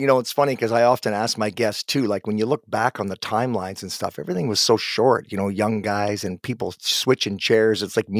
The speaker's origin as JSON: {"language": "English", "town": "Guelph", "region": "Ontario", "country": "Canada", "tie": "born there", "said": "And I'm from Guelph. I was born in Guelph."}